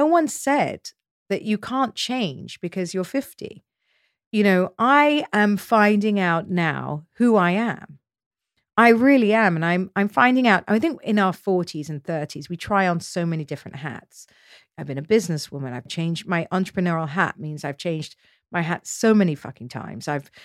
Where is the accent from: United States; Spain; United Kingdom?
United Kingdom; South West England; I grew up in Dorset.